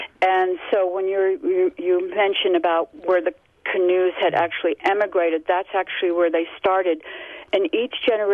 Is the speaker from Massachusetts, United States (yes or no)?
yes; Marblehead, Massachusetts, United States; also born or lived in Hawaii / Caribbean; now in Rhinelander, United States; I'm up in Rhinelander, but I've lived, well, I grew up in North Shore, so Marblehead on the ocean, and half of my life on the islands in Hawaii and then in the Caribbean.